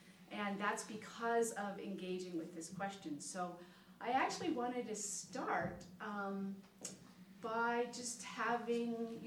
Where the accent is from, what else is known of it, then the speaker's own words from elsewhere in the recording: Everett, Washington, United States; but we are from Everett, Washington, so we're close by.